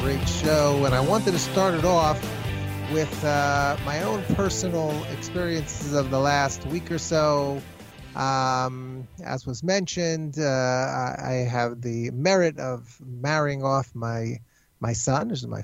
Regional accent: United States; now in Beit Shemesh, Israel; Well, I'm from America, but thank God I live for many, many years in Israel, and I'm in Beit Shemesh

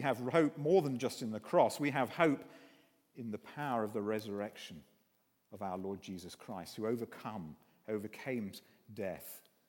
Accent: Guernsey; I come from Guernsey in the Channel Islands, and swimming in the sea in Guernsey, you go into the water.

